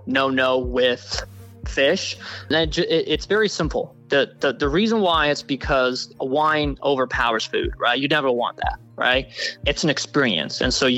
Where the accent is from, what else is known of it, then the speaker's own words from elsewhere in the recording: Italy; kind of had a leg up because I was Italian.